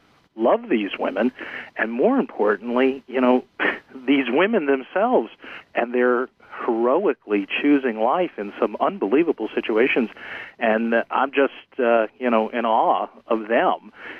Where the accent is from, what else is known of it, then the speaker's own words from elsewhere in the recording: Stony Brook, New York, United States; My three brothers, Frank, John, and Daniel, and I were raised in Stony Brook, Long Island.